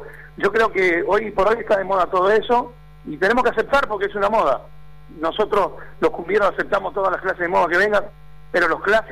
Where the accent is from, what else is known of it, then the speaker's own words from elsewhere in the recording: Campo Largo, Chaco, Argentina; a mi pueblo, a Campo Largo, deseándole un feliz cumpleaños a mi pueblo, que extraño tanto, tengo un montón de parientes todavía allí